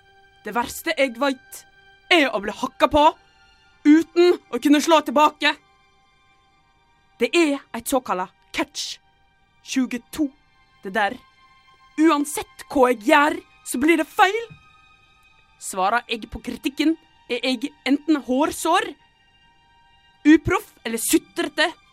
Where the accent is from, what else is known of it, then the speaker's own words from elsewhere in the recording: Western Norway, Norway; Jeg kommer fra Vestlandet. Der gjør vi ikke slikt.